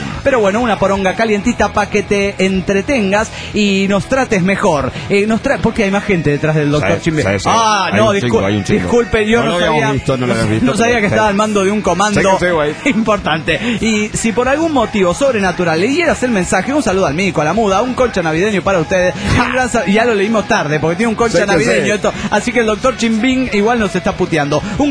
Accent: Toluca, State of Mexico, Mexico; de Toluca, México.

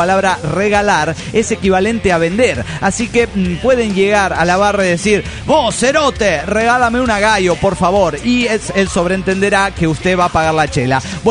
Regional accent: Culiacán, Sinaloa, Mexico; de Culiacán, Sinaloa, México.

